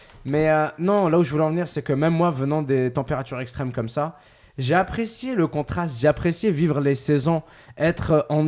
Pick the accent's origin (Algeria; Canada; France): Algeria; Ouargla, Ouargla Province; là d'où je viens, c'était Ouargla, c'était dans le sud de l'Algérie. J'ai passé toute ma vie là-bas. Comme tu as dit, il faisait 40, 45 degrés l'été.